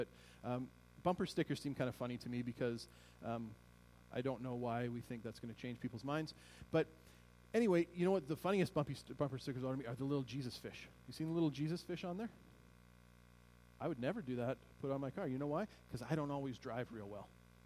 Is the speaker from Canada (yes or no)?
yes; Canada; I'm a Canadian.